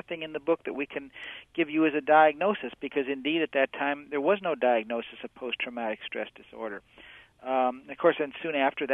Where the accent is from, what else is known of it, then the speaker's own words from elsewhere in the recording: Illinois, United States; I mean, I grew up in the 60s, came of age in the 60s, believed, you know, growing up outside of Chicago, very patriotic area, Pledge of Allegiance every day, believed that I lived in the best country on earth